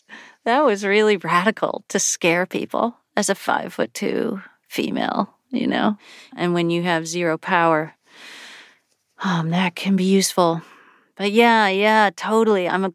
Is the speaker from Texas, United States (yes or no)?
no; Buffalo, New York, United States; moved away as an adult; You know, the Buffalo I grew up in was economically struggling.